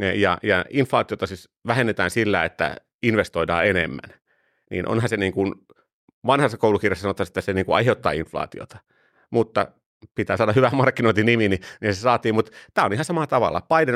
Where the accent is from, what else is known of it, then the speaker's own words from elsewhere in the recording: Suonenjoki, North Savo, Finland; mä oon Suonenjoelta kotoisin.